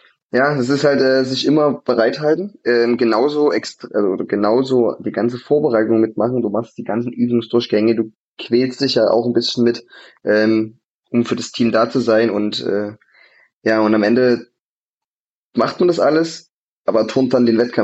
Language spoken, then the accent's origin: German; Saxony, Germany; born there; ich bin ja Vogtländer, gebürtiger.